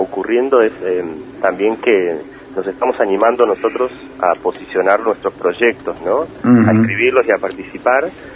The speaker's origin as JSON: {"language": "Spanish", "town": "Trevelin", "region": "Chubut", "country": "Argentina", "said": "De hecho, yo soy de Trevelin, ¿verdad? Vivo en Trevelin y somos dos de Trevelin."}